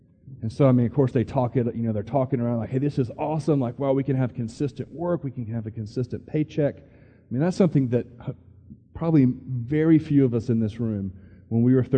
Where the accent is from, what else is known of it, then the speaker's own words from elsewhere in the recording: Georgia, United States; I grew up in suburbia outside Atlanta, Georgia, you know, went to a really nice high school, went to a really nice college.